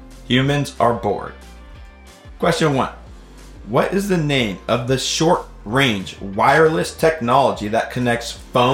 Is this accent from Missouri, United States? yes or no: no; Oregon, United States; Same goes for my home state of Oregon on the opposite coast.